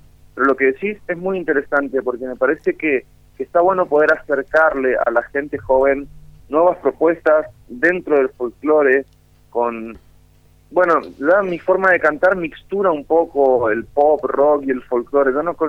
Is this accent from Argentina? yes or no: yes; Resistencia, Chaco, Argentina; Yo soy de Resistencia Chaco, como decías. Acá claro. El folclore está a flor de piel siempre. Y yo aprendí a cantar y a tocar tocando folclore